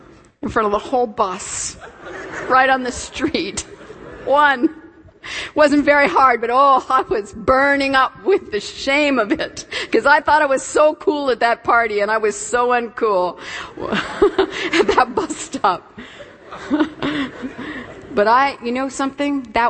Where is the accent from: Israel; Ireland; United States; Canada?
Canada; Toronto, Ontario; I remember when I was 13, growing up in Toronto. That's the largest city in Canada.